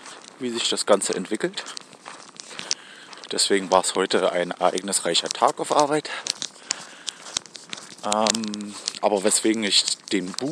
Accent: Berlin, Germany; Eine Minute noch. Als Berliner.

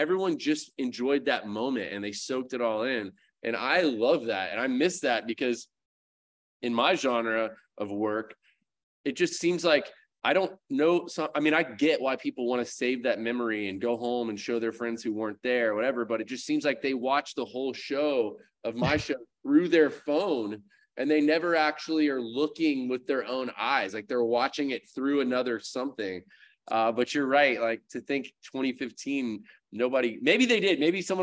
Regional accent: Florida, United States; But he was gracious enough to come and play in my charity event in Florida at my hometown.

